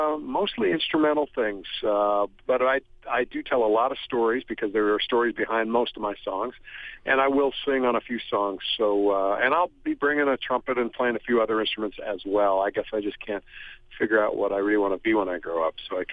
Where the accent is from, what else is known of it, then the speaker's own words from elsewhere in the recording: Wisconsin, United States; I'm from Wisconsin originally, so you're about, maybe 100 miles south of where I was born